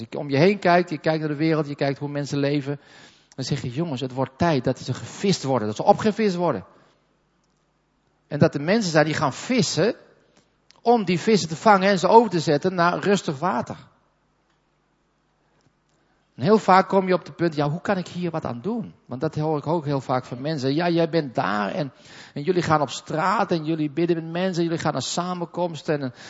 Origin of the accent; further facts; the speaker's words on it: Netherlands; ik kom uit Holland.